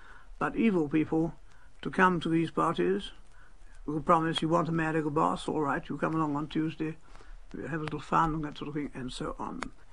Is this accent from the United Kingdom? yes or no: yes; London, United Kingdom; born there; I was born in London.